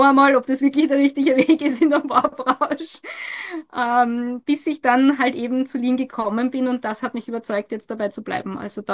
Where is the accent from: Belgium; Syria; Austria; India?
Austria; now in Spain; die hätte ich gern bei uns in Österreich.